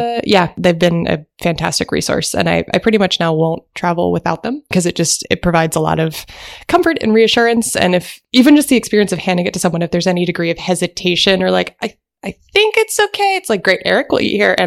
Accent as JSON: {"language": "English", "town": "Nashville", "region": "Tennessee", "country": "United States", "said": "I'm from Nashville, and Nashville has gotten much better, but is still some places yes, some places no."}